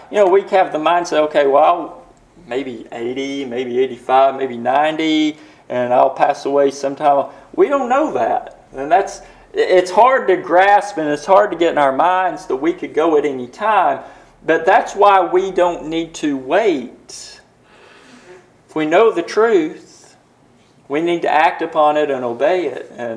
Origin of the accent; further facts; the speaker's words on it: Loudon, Tennessee, United States; when I was growing up in Loudoun, Tennessee